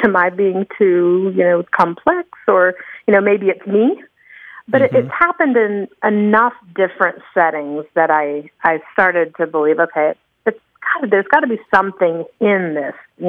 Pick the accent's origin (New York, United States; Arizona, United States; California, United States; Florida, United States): Florida, United States; Tallahassee; Hi there, this is … I'm from Tallahassee, Florida.